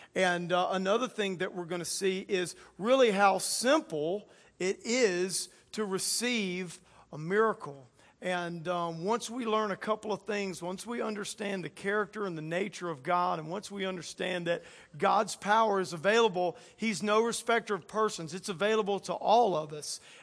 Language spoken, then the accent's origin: English; Louisiana, United States; I grew up in South Louisiana, and one of my favorite fishing spots was where the mouth of the Mississippi River emptied out into the Gulf of Mexico